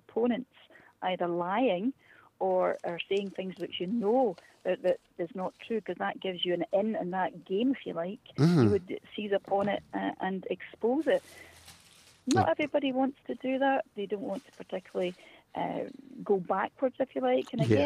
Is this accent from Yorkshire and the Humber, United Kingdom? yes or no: no; Scotland, United Kingdom; we're Scottish